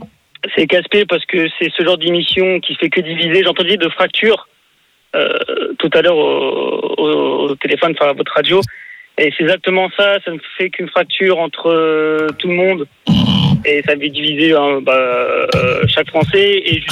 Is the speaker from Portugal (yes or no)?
yes; Portugal; je suis portugais, donc je sais de quoi je parle et ma famille.